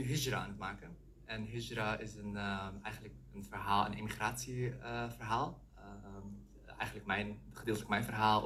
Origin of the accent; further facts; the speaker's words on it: Lebanon; first language Arabic; Dutch is a second language; Ik kom zelf uit Libanon. Ik ben Libanees afkomst. Ik heb daar de school gedaan, dus eigenlijk daarom heb ik de Arabische taal gekregen. En toen moest ik weer nieuwe taal bij leren.